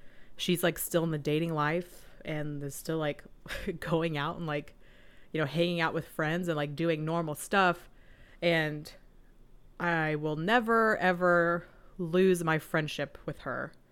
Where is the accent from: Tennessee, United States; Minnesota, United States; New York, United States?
Tennessee, United States; Chattanooga; My hometown, Chattanooga, Tennessee, a shout out. All of my family lives there.